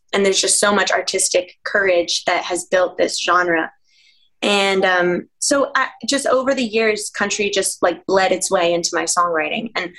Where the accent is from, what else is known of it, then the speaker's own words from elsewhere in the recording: Northeast, United States; I grew up in the Northeast. I did not grow up to listening to country music at all.